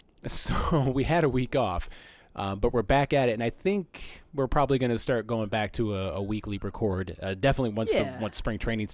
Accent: Michigan, United States; I know because we're from Michigan, we're legally mandated to hate Ohio

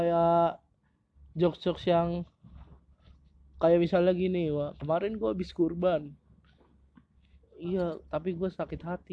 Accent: Gunung Kidul, Special Region of Yogyakarta, Indonesia; moved away as an adult; now in Jakarta, Indonesia; Jauh perjalanan gua dari Gunung Kidul ke

